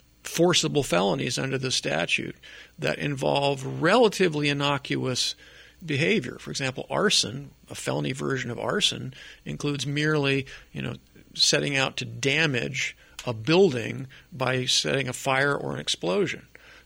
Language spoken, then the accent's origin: English; Colorado, United States; I'm originally from Colorado, and back when I lived in Colorado, and I was I was a deputy district attorney back in Colorado back in the day.